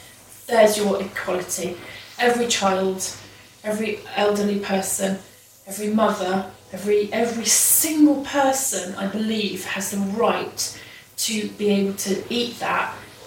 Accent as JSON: {"language": "English", "region": "Nouvelle-Aquitaine", "country": "France", "tie": "born or raised there", "said": "When you're in a food system like where I grew up in the Dordogne, the farmer's children are at school with his children, with the children from each farm."}